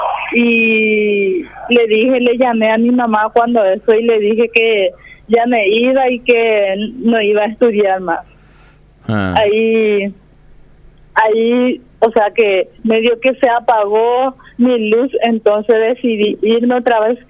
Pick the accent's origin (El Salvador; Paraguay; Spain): Paraguay; Puerto Casado, Alto Paraguay; born or raised there; also born or lived in Filadelfia